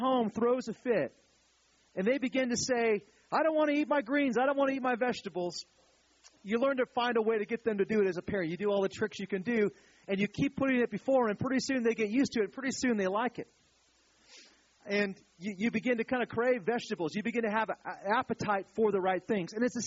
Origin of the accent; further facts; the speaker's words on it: California, United States; I'm from California, man. We eat salads and stuff.